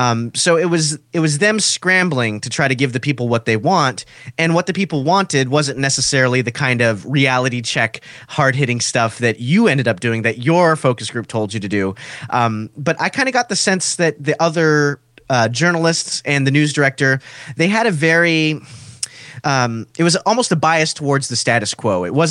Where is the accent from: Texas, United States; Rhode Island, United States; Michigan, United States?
Texas, United States; Houston; I'm from Texas. I'm from Houston. It rains torrentially like that every other week.